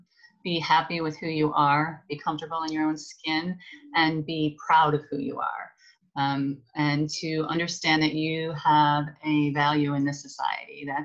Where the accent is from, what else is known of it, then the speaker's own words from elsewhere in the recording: Ohio, United States; born there; I was born in Northeast Ohio in the United States, and you know, I had a good family, middle class.